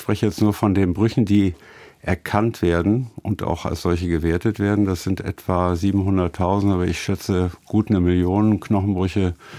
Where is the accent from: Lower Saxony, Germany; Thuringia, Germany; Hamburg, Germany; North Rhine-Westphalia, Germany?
North Rhine-Westphalia, Germany; Münster; ich komme ja aus der Fahrradstadt Münster, wo wir sehr viele Fahrradunfälle sehen